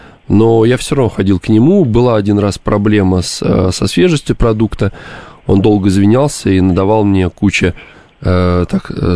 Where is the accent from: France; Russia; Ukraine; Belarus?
Russia; Moscow; Вырос я в Хамовниках.